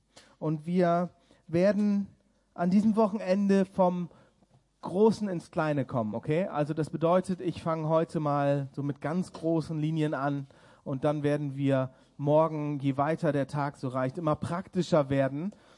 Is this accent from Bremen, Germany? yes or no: yes; Bremen, Germany; Ich bin selber aufgewachsen in Bremen, also in Norddeutschland, da ganz oben. Bin der Jüngste von 6 Kindern. Und wir sind immer zur Kirche gegangen. Das war eine ganz evangelikale Landeskirche.